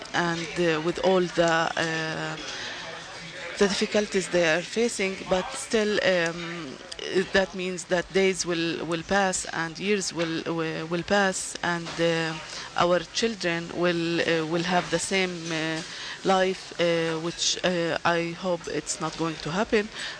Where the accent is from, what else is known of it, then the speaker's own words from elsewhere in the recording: Gaza, Gaza Strip, Palestine; English is a second language; Yeah, I was born in 1968 in Gaza, 1 year after the Israeli occupation of Gaza Strip and the West Bank. And that means I was born and lived all my life under the Israeli occupation